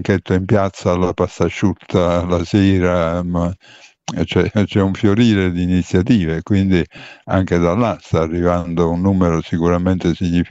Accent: Naples, Campania, Italy; Beh, io intanto, essendo napoletano, tocco ferro

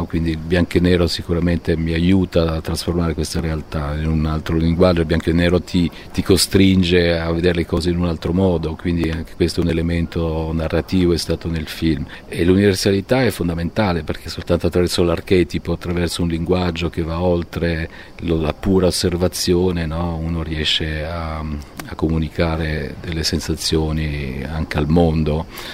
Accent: Pompei, Campania, Italy; io sono cresciuto lì a Pompei

